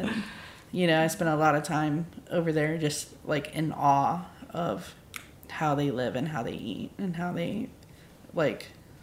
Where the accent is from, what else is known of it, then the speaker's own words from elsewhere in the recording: Charleston, South Carolina, United States; or there's a lot of low country influence from growing up in Charleston